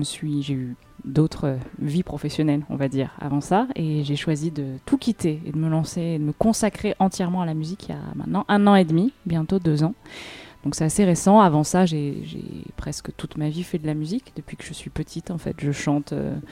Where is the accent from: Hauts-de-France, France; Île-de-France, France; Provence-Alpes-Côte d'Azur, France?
Provence-Alpes-Côte d'Azur, France; Briançon; moved away as an adult; now in Marseille, France; Mais après le bac, j'ai été forcée par mes choix d'études, on va dire, à quitter les Hautes-Alpes, à quitter Briançon.